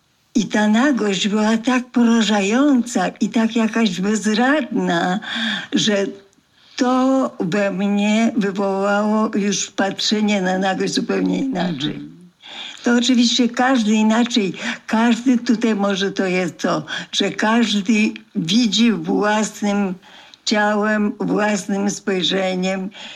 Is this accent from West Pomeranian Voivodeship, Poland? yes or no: yes; Koszalin, West Pomeranian Voivodeship, Poland; W dzieciństwie byłam w Koszalinie, a Koszalina była bardzo blisko nad morze.